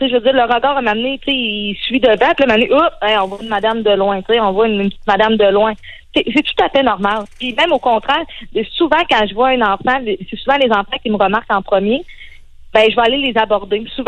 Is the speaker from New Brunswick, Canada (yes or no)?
no; Quebec, Canada; Ben, c'est ça, je viens de l'Abitibi.